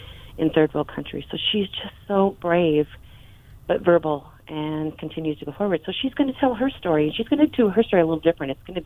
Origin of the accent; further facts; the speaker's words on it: Dakota, United States; we lump in and we say we're from Dakota, you know, plain-speaking people. We're from Dakota.